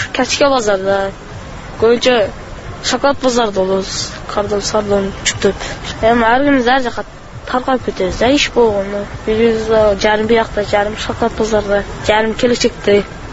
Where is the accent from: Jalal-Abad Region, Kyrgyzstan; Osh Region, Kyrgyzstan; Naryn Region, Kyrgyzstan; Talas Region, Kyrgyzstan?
Osh Region, Kyrgyzstan; Butalyk; Алайдан келдим Буталык айылынан.